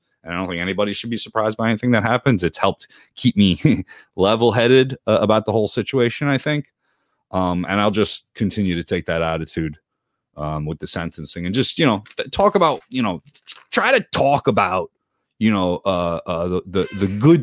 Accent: New Jersey, United States; Staying with some family in my home state of New Jersey, and it's nice to be back.

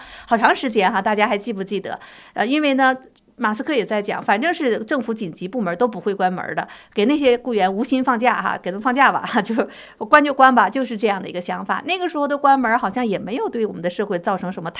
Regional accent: China; 我们中国人讲73、84，这老太太是个坎儿

